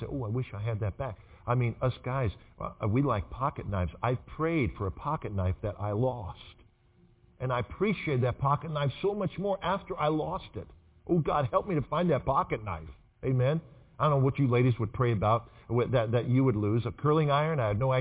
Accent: United States; most of us today do not appreciate the liberty that we have here in America. Because as American, most of us never done anything for it.

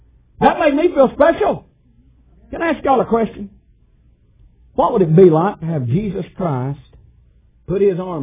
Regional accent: Alabama, United States; When I was born in Alabama, I think I told you that. And I grew up in a little town close to Arab, Alabama. Arab is about 25 miles from Huntsville.

